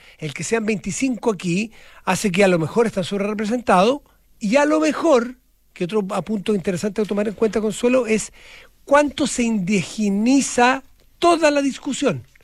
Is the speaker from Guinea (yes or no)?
no; Chile; como chileno común y corriente como tú y yo, Nicolás.